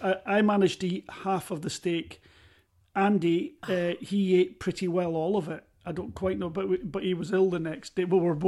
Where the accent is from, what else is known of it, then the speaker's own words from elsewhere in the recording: Scotland, United Kingdom; We're from Scotland.